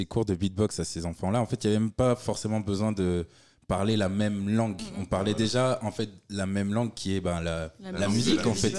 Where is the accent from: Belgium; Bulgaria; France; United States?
France; c'est que ils sont allemands, on est français.